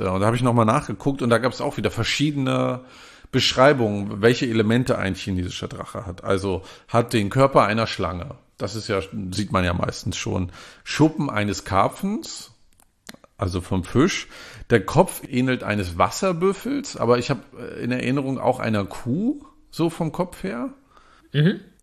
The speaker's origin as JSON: {"language": "German", "region": "Mecklenburg-Vorpommern", "country": "Germany", "said": "aus meiner Heimat ist ja der Ochse im Landeswappen in Mecklenburg-Vorpommern."}